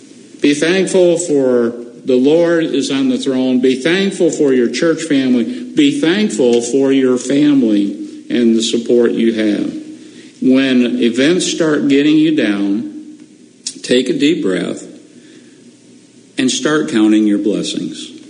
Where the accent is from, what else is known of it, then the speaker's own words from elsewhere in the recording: Michigan, United States; also born or lived in West Virginia; I wasn't a Michigan driver. I went back to being a West Virginia driver. And I grew up in Michigan.